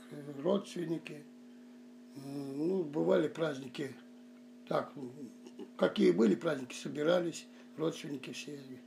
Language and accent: Russian; Republic of Karelia, Russia; born there; also born or lived in Leningrad; Я родился в 1939 году в Карело-Финском СССР. 2 февраля, ну да, в 1939 году в Карело-Финском СССР. С Ленинграда нас эвакуировали перед войной. И там я родился, в Карело-Финском СССР.